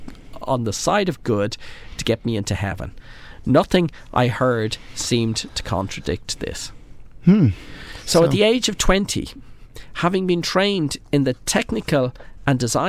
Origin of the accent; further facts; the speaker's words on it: Drogheda, Leinster, Ireland; Only my father came back, and this is how I grew up in Drogheda, attending St. Peter's.